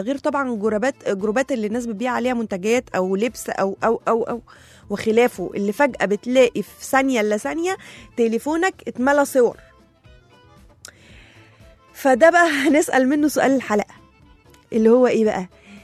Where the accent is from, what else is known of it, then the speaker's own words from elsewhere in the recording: Egypt; إحنا يعني بنعيشها مش موجودة عند أي حد غير عندنا إحنا بس كمصريين. يعني إحنا لينا تقاليد كده في العيد بتبقى حلوة قوي